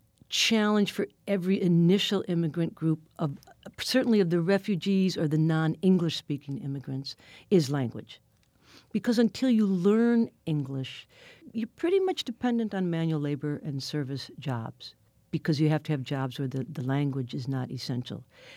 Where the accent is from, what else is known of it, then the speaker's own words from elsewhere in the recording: Milwaukee, Wisconsin, United States; Very different from the Polish, Irish, German population that I grew up with in Milwaukee. I'm Irish-German.